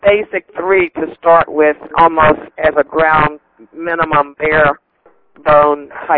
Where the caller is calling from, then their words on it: Florida, United States; from Florida.